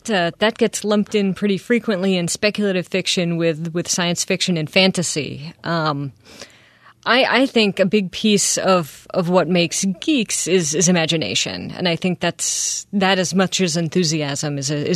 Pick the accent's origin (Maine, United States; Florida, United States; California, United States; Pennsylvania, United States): Maine, United States; I grew up in Maine, so he's kind of a staple.